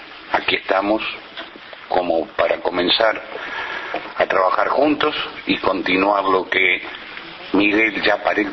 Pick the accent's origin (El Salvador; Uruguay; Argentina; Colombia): Uruguay; Yo creo que hay cosas que como uruguayo no podemos dejar de lado.